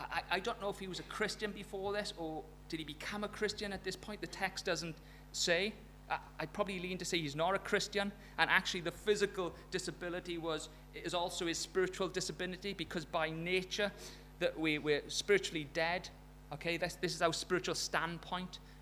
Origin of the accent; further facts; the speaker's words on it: Wales, United Kingdom; it was just me because I'm Welsh.